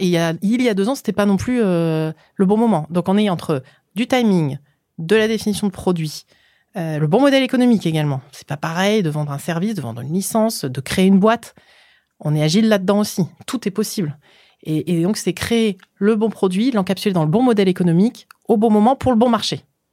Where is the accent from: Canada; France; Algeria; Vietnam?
France; Cormeilles-en-Parisis, Île-de-France; born there; Mon corps à moi, mon enveloppe corporelle est né dans le Val d'Oise, dans une charmante bourgade qui s'appelle Cormeilles-en-Parisis, donc dans le 9-5. Voilà, banlieue parisienne. Mes parents, toute ma famille vient du nord de la France.